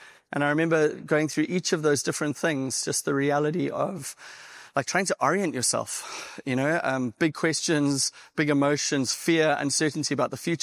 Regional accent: Durban, KwaZulu-Natal, South Africa; now in San Diego, United States; I'm actually from South Africa on the East Coast, a little city called Durban. It's a city of about 3.5 million people.

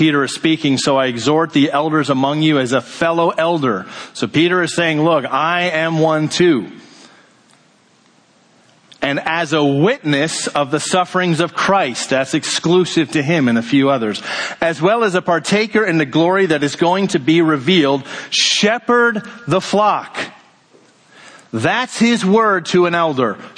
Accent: Ireland; And I feel badly that I'm not wearing green this morning, being an Irish guy as I am.

